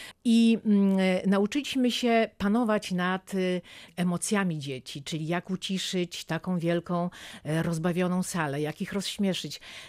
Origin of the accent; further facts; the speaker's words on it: Gryfów Śląski, Lower Silesian Voivodeship, Poland; ja urodziłam się w miasteczku, w którym był ciężki przemysł. Ten Gryfów Śląski otoczony był fabrykami.